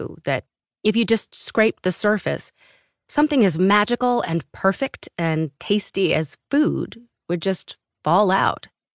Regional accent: New York City, New York, United States; I grew up on the Upper East Side in a townhouse they've owned for 30 years.

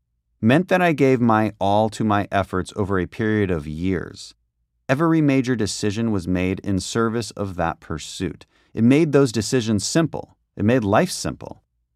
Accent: Colombia; my already unique set of experiences growing up in Colombia.

